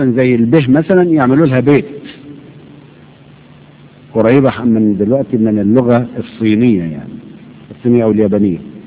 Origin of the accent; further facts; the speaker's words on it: Beheira, Egypt; أنا بتشرف إن أنا من البحيرة نفسها، يعني فخر كبير ليا وشرف إن أنا من البحيرة